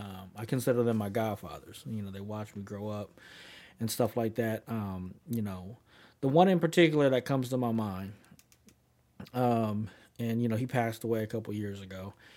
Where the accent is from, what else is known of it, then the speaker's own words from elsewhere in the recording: Oakland, California, United States; I grew up in East Oakland, and I'm not gonna name no names